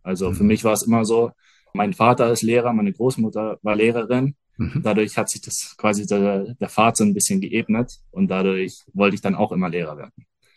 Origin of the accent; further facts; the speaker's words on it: Erlangen, Bavaria, Germany; born there; ich bin in Erlangen geboren und ja, dadurch, dass meine Eltern quasi aus dem Norden kommen, haben wir so ein bisschen norddeutsche Vornamen bekommen.